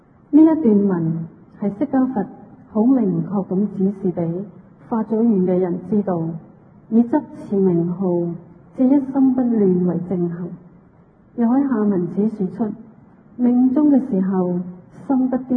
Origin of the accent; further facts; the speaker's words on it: Hong Kong; 我们香港人印象最深刻的应该是几个月前的 SARS 疫症